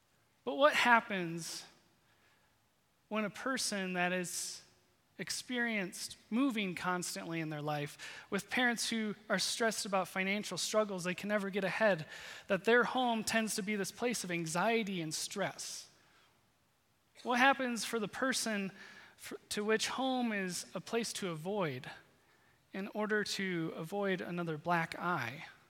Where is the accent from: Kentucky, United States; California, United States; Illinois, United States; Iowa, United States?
Iowa, United States; So first, I grew up in Iowa, and Michelle grew up in Iowa also. And so that is home.